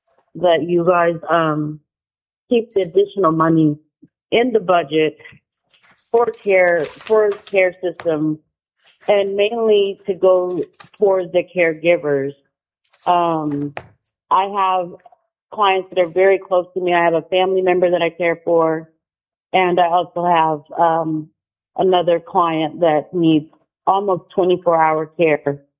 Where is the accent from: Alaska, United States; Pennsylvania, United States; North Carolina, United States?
Alaska, United States; Anchorage; Hello. Hi … I'm from Anchorage, Alaska.